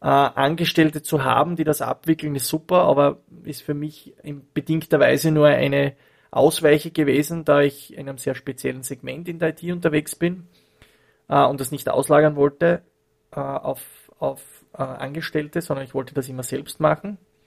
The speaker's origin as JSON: {"language": "German", "town": "Leoben", "region": "Styria", "country": "Austria", "tie": "born or raised there", "said": "ich komme ja aus Leoben, die zweitgrößten Stadt der Steiermark"}